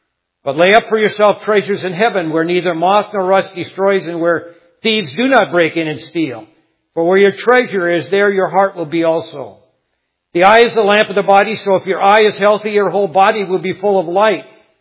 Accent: Duluth, Minnesota, United States; I grew up in Duluth, Minnesota

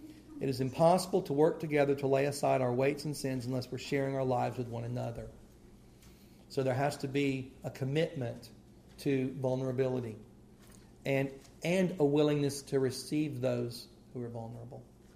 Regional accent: Tennessee, United States; I want to make sure. I'm from Tennessee, you know.

